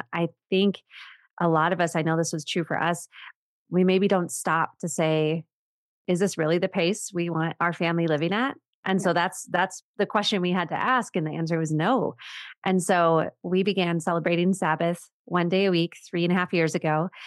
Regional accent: Midwest, United States; now in Colorado, United States; we live in the Rocky Mountains of Colorado. And we really moved out here. We're both from the Midwest, and we moved out here because we love the wilderness and the mountains and God's creation.

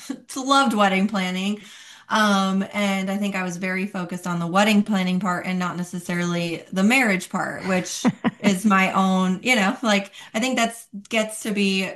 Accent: Long Island, New York, United States; or even I grew up on Long Island, so like Long Island wedding versus a smaller city in South Carolina

